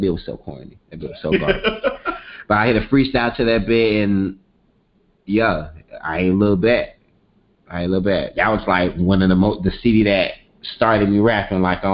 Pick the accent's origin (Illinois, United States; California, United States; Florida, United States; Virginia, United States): Florida, United States; Miami; because I'm originally from Miami.